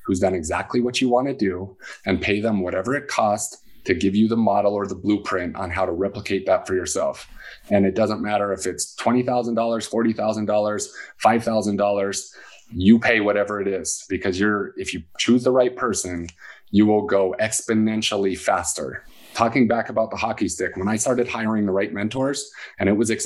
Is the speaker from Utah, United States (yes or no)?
yes; Salt Lake City, Utah, United States; When I was growing up in Salt Lake City, my kids were playing Nintendo when it was snowing.